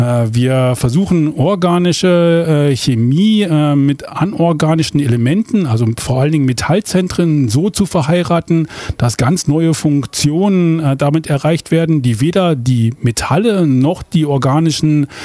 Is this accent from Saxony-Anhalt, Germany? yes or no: yes; Klötze, Saxony-Anhalt, Germany; born there; Ich bin in Klötze in Sachsen-Anhalt geboren worden. Das ist jetzt schon 45 Jahre her. Bin von diesem sehr kleinen Städtchen nach Jena in Thüringen zum Studium gegangen.